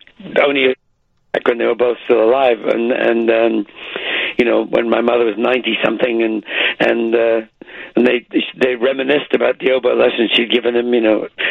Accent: England, United Kingdom; Plus, being English, I do love a bad joke and a bad pun.

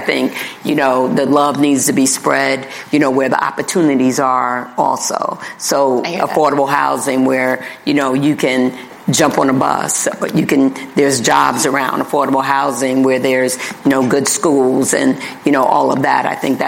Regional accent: New York City, New York, United States; I grew up in New York City, in Manhattan.

